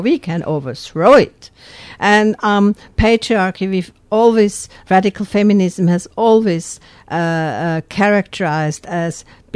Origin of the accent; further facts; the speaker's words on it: Switzerland; I'm from Switzerland originally, so there I was kind of really, more of an equality feminist.